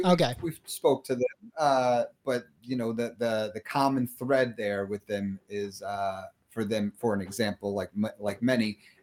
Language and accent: English; New Jersey, United States; Yeah. Absolutely.